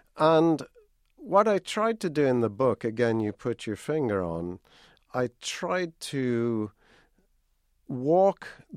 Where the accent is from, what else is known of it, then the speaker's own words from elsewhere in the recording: United Kingdom; moved away; I'm from Britain originally, and I think if you're European, you go to World War I.